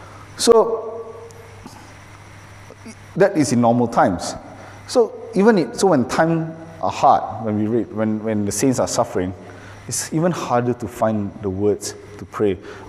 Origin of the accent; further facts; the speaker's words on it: Malaysia; growing up in Malaysia, and you know, we have a very secular country and a very secular society